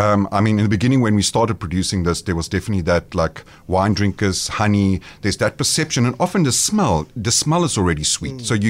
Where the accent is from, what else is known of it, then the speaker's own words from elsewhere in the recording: South Africa; to make it more palatable for our general African population, our being South African. South Africans do tend to have a slightly sweeter palate than, say, the Europeans.